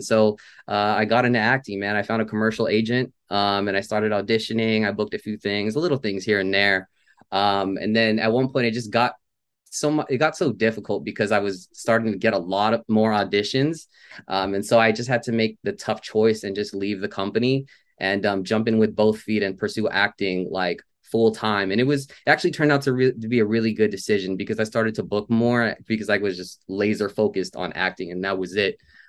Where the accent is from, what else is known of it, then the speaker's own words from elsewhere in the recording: California, United States; Okay, well, I'm Filipino-American, predominantly. … like you said, musically known as … From sunny Southern California, born and raised.